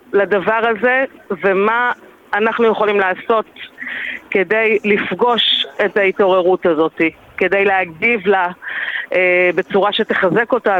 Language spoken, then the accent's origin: Hebrew; Kfar Etzion, West Bank, Palestine; אני גדלתי בקיבוץ כפר עציון, זה קיבוץ דתי בגוש עציון